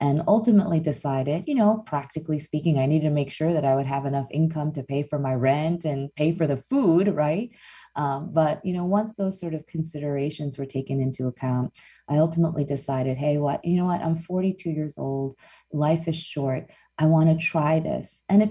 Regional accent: Chicago, Illinois, United States; But first of all, I'm Korean American. I was born in Chicago, Illinois, and I've lived there my entire life. So there's a fair bit of Chicago in my diet.

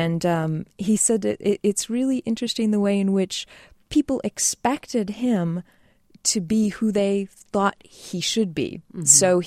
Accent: United States; growing up, spending a lot of time in France and, you know, people not necessarily knowing that I'm American

